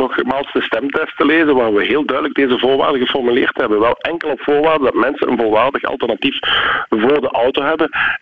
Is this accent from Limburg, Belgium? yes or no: yes; Limburg, Belgium; U zal het waarschijnlijk al aan mijn stem gehoord hebben dat ik uit Limburg kom.